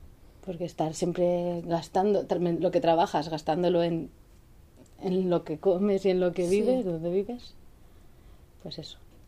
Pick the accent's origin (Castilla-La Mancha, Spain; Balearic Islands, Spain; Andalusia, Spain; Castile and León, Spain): Castile and León, Spain; Ávila; also born or lived in Madrid; nací en Madrid y luego mi familia se trasladó a Ávila. Ahí ya nació mi hermano y todo, así que ahí me he pasado un montón de años. Hasta los 18.